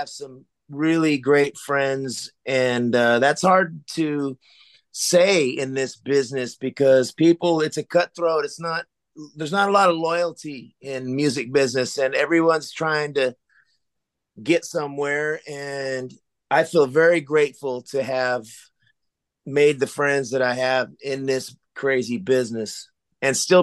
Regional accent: Sacramento, California, United States; And Sacramento, again, where I grew up in South Sacramento was kind of the ghetto

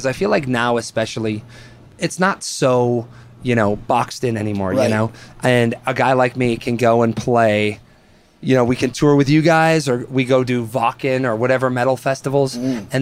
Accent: East Troy, Wisconsin, United States; Wisconsin.

